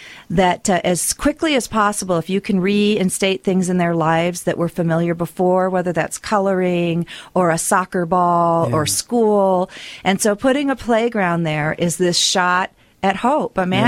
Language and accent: English; United States; So I told them … I'm from the United States and I do Reload Love.